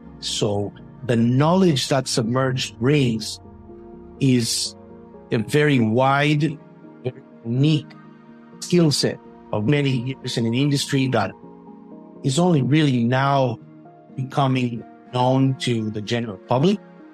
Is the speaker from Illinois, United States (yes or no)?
yes; Chicago, Illinois, United States; born or raised there; also born or lived in Israel